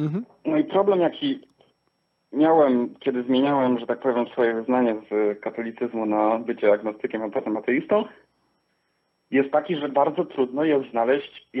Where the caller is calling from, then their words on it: Zabrze, Silesian Voivodeship, Poland; jestem z Zabrza.